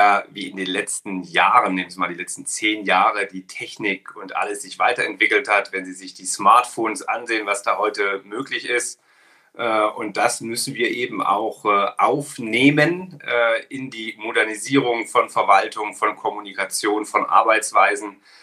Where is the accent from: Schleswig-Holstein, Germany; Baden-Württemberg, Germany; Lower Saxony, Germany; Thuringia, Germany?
Thuringia, Germany; Ilmenau; Aber allein in meiner Heimatstadt in Ilmenau, eine kleine Stadt in Thüringen